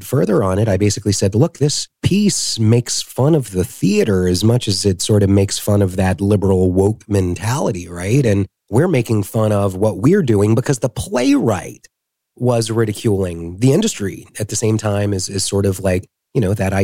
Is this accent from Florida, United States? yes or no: yes; Jacksonville, Florida, United States; I grew up in Jacksonville.